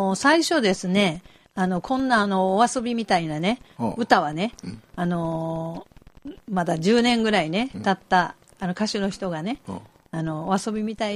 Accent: Fukuoka, Japan; 私の地元の福岡に行った時に

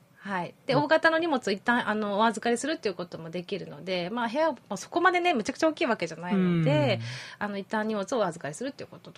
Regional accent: Kakogawa, Hyogo, Japan; 地元加古川の方ですね。

